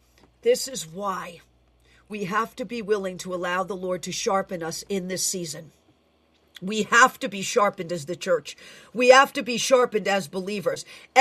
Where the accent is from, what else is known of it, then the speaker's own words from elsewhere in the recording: New York City, New York, United States; I know some of you think I yell, but I'm Italian from the Bronx, and that this is how I'm wired, people.